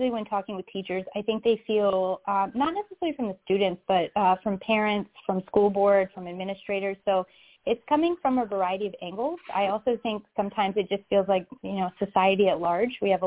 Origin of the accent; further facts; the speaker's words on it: Virginia, United States; So, we're both kind of from rural parts of the U.S. I'm from Virginia.